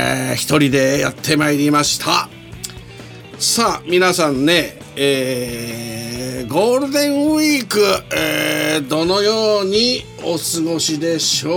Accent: Fukushima, Japan; 私の田舎の福島の方にね帰りました。

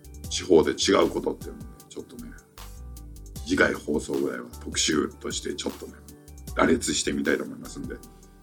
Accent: Sapporo, Hokkaido, Japan; これになんかちょっと北海道、私札幌なんでね、出身が札幌なんで、

